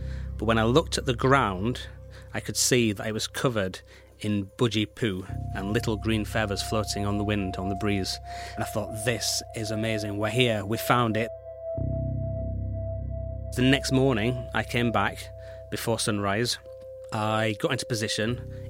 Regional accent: United Kingdom; Being a Brit, when I'm over there, it feels like I am in another world.

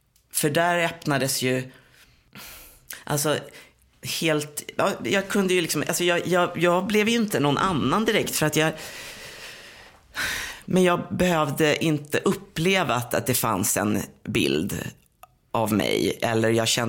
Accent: Tyresö, Stockholm County, Sweden; born or raised there

